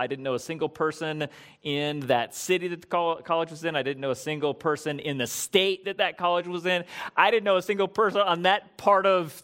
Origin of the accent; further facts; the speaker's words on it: California, United States; I grew up here in Southern California, so I didn't know real humidity until I couldn't breathe.